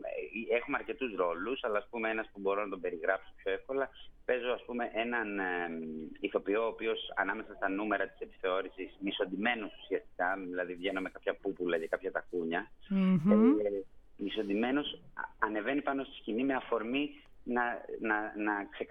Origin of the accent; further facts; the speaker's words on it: Greece; Είμαι Έλληνας και είμαι με τα προβλήματα που έχω και με τους πολιτικούς που έχω και με τους συνανθρώπους που έχω.